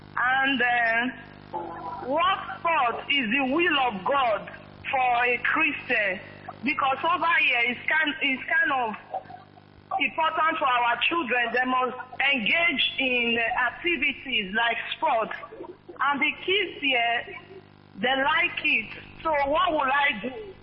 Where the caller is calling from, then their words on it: Netherlands; English is a second language; I'm calling from Holland, Netherlands.